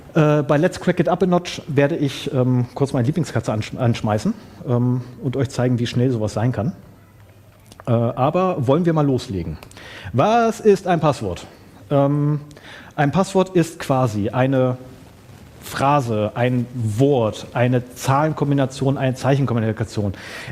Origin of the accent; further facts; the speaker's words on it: Braunschweig, Lower Saxony, Germany; Ich komme aus Braunschweig.